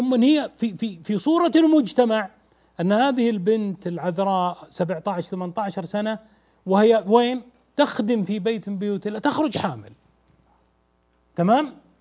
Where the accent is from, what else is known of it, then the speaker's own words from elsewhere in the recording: Najd, Saudi Arabia; وأنا من أهل نجد أهل تمر.